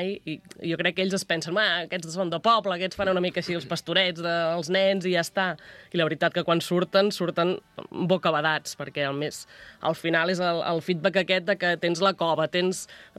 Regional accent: Les Gunyoles, Catalonia, Spain; soc de les Gunyoles. Ostres, les Gunyoles fa molt de fred

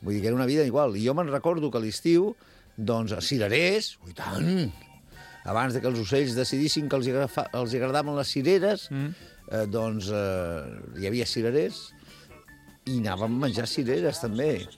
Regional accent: Sant Quintí, Catalonia, Spain; Jo de petit, a Sant Quintí

